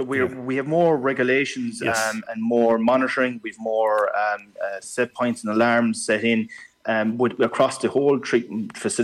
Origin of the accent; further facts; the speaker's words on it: Munster, Ireland; I enjoy working in County Clare. I'm from Clare myself, and living in County Clare.